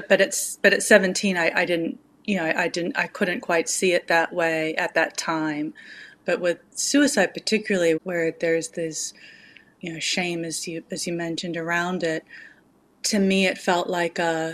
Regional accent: Auckland, New Zealand; I grew up in Auckland, which is a very rainy place.

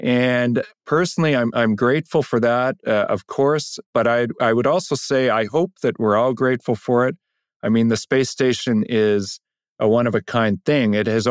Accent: Canada; And for me as an astronaut, but just as a Canadian, that's a point of extreme pride.

